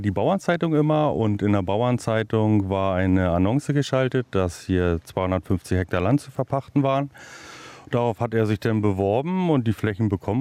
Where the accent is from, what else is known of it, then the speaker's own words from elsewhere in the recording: Brandenburg, Germany; Also man ist natürlich ein Brandenburger, logisch, ist doch ganz klar.